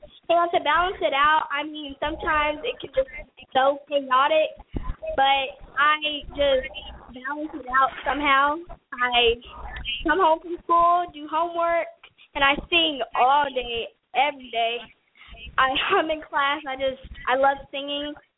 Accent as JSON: {"language": "English", "town": "Clarksville", "region": "Tennessee", "country": "United States", "said": "I am 12 years old, and I am from Clarksville, Tennessee."}